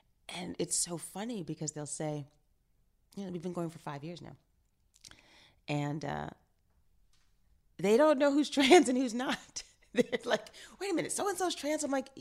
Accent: New York City, New York, United States; And I do think it was growing up in New York, in high school and then post college, living downtown in the East Village and Soho and in Tribeca, and then moving to Fort Greene

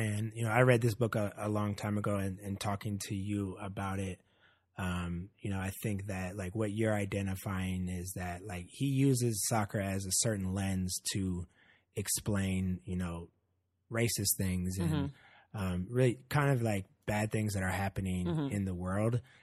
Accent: Oakland, California, United States; You and I grew up in Oakland. We never saw more than 10 people at a soccer game.

